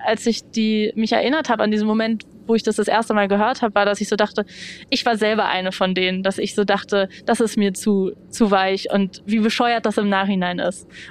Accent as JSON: {"language": "German", "region": "Berlin", "country": "Germany", "tie": "born or raised there", "said": "So, ich bin in Berlin aufgewachsen"}